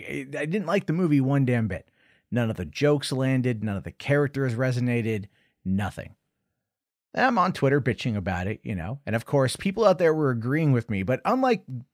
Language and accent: English; Canada; I'm Canadian, Germanic Canadian.